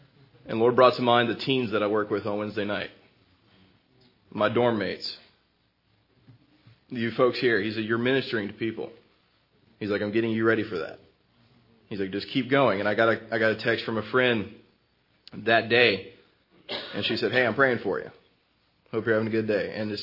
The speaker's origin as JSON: {"language": "English", "town": "Asheville", "region": "North Carolina", "country": "United States", "said": "I'm from Asheville, North Carolina."}